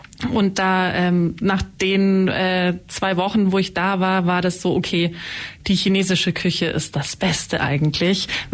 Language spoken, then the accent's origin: German; Ulm, Baden-Württemberg, Germany; Ich komme tatsächlich auch aus Ulm, bin hier zur Schule gegangen. Ich habe in Freiburg Literatur und Kunstgeschichte studiert.